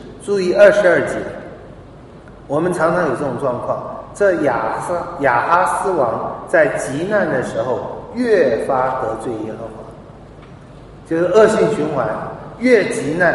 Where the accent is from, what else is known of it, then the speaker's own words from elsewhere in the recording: Taiwan; 但我们台湾人基本上没有安全感